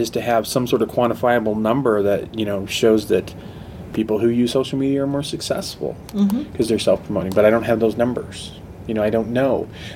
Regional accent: Chicago, Illinois, United States; born there; now in Denver, United States; I was born in Chicago, so I'm genetically required to root for the Bears.

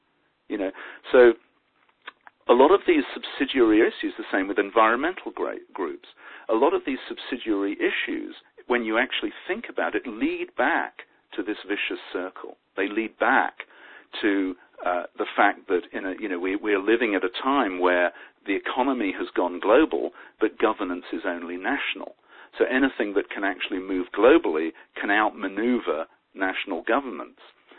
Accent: England, United Kingdom; and I'm English, so forgive me if I'm a little ignorant of the system

